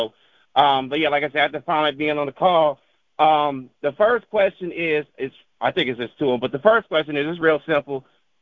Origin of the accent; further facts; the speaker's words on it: Chicago, Illinois, United States; now in Texas, United States; my home domicile in Texas, where I'm not from originally. I'm from Chicago originally.